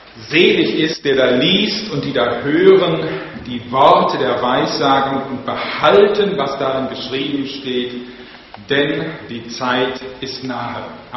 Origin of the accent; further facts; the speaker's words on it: Limbrecht, Germany; Sehe ich in der Tat so Limbrecht als meine Heimatgemeinde.